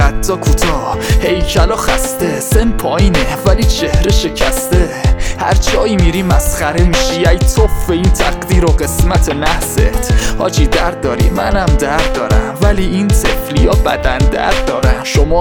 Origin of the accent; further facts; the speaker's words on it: Iran; به عنوان یه ایرانی معذرت میخوام